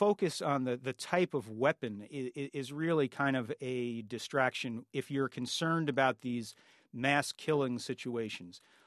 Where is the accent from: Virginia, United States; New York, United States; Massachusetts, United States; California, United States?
New York, United States; Big cities like, your hometown, Washington, my hometown, New York, are much safer than they were 20 years ago.